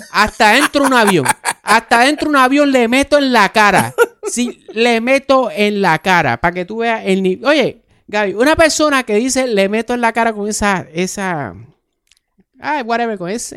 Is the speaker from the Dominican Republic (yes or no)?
no; Bayamón, Puerto Rico; Y yo soy de Bayamón